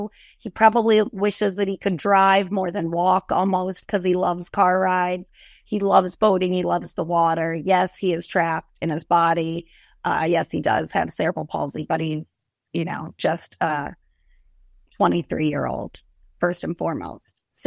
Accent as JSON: {"language": "English", "town": "Rochester", "region": "New York", "country": "United States", "tie": "born or raised there", "also_born_or_lived": "New Jersey", "said": "And I was born in New Jersey, and then we ended up in Rochester, New York, I think once I was like 9 until I was 30."}